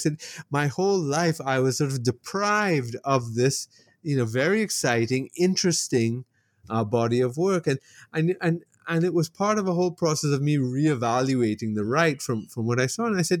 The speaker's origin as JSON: {"language": "English", "town": "Toronto", "region": "Ontario", "country": "Canada", "tie": "born or raised there", "also_born_or_lived": "Jamaica / United Kingdom", "said": "I grew up in Toronto and in this whole liberal environment and liberal education at the University of Toronto"}